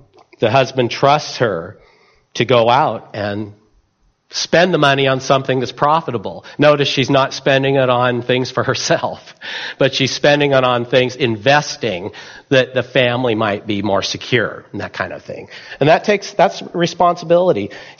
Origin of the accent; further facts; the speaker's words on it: Mount Angel, Oregon, United States; I had too much of that growing up in Catholicism, going to the cathedrals. I'm from Mount Angel, Oregon.